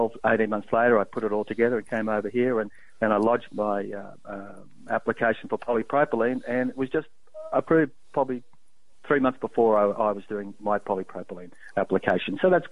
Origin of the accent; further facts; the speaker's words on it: Queensland, Australia; Queensland, where there's 6,000 of our product going in there. And of course I go past this place, that's my hometown.